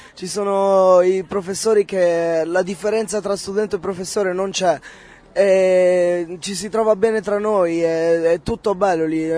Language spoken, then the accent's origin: Italian; Morocco; sono al secondo anno dell'ENAIP, faccio il corso di montatore meccanico e vengo dal Marocco.